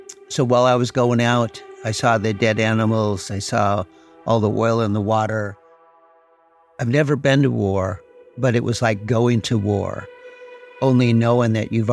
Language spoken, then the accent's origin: English; Alaska, United States; I'm an Eyak Athabascan native from the Copper River Delta in Prince William Sound, and I'm from the Eagle Clan.